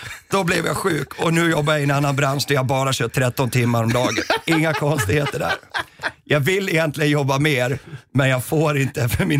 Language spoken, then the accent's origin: Swedish; Dalarna County, Sweden; som jag började dricka färnet med hemma i Dalarna